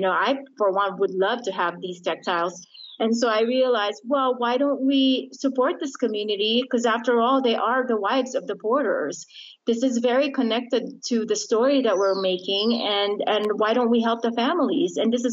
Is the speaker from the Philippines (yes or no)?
yes; Philippines; it resonates with me being Filipina